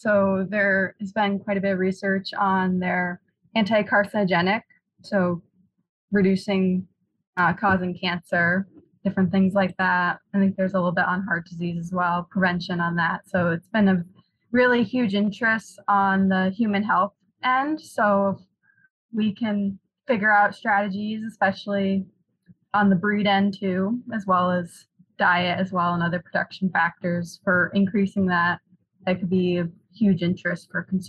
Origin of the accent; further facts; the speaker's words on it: New York, United States; So I'm from Northern New York originally.